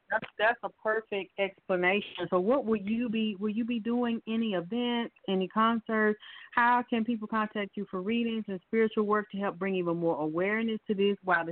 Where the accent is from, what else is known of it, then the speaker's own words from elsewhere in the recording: Bible Belt, United States; I know I could add to something as far as growing up in the Bible Belt with the preachers and the hypocrisy and the slavery of religion